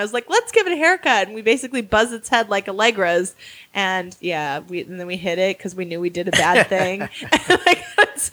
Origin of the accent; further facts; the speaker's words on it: Wisconsin, United States; I grew up in Wisconsin, so I didn't ever really think of it that there, I mean, that's my white privilege, right?